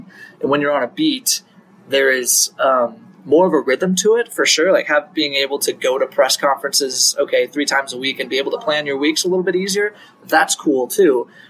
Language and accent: English; Cleveland, Ohio, United States; So I grew up in Cleveland for the most part. I graduated from Willoughby South High School. I went to Ohio University.